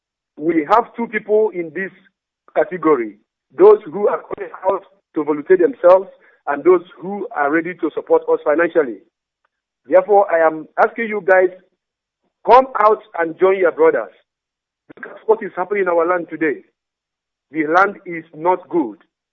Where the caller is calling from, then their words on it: Dakar, Senegal; I'm calling from Dakar, Senegal.